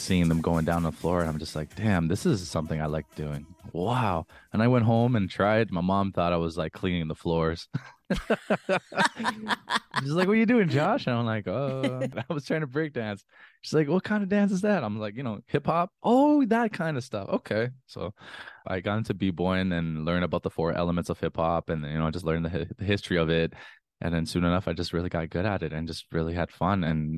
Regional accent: Thunder Bay, Ontario, Canada; I was introduced when I was up in Thunder Bay. I'm born and raised in Thunder Bay.

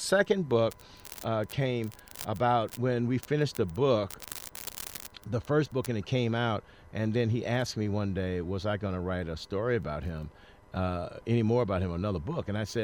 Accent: St. Louis, Missouri, United States; I think it was because of the fact that I was from St. Louis and I was close to him

